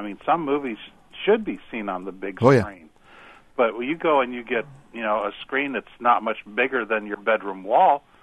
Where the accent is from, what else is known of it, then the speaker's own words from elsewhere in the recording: Danville, United States; I mean, I grew up in Danville with the theaters over there